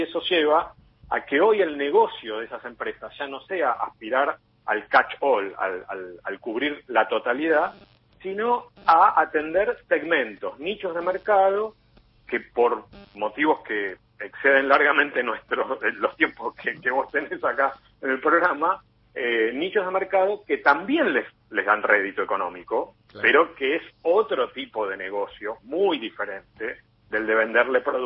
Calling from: Rosario, Santa Fe, Argentina; de Rosario.

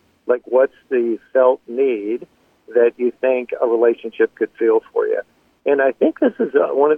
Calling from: San Diego, California, United States; San Diego.

